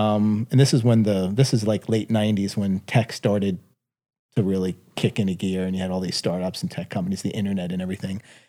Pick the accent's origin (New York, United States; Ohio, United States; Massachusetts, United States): New York, United States; I grew up in New York